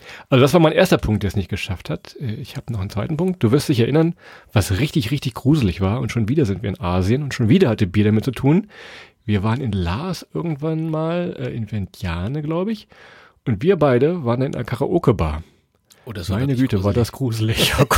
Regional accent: Lower Saxony, Germany; Wir kommen ja aus Niedersachsen, aus dem Weserbergland.

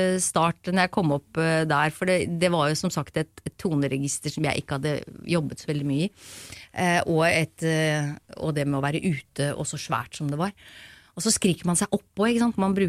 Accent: Oslo, Norway; Jeg vokste opp liksom på Vestkanten og liksom jobbet i showbiz

